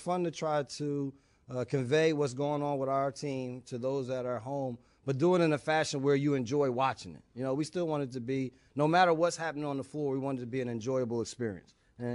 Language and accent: English; East Orange, New Jersey, United States; Well, that was my joy because when growing up in East Orange, New Jersey, the only way I got on the courts in the parks was because I was a defensive guy.